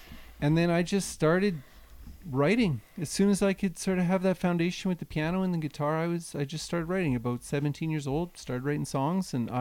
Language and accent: English; Kennedy, Saskatchewan, Canada; 2 hours southeast of Regina on the 48 highway.